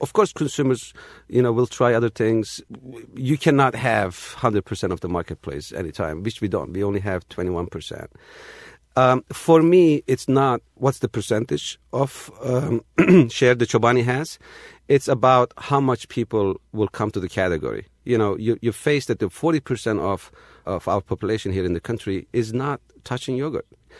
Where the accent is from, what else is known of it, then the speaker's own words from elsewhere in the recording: Turkey; You know, I grew up in Turkey.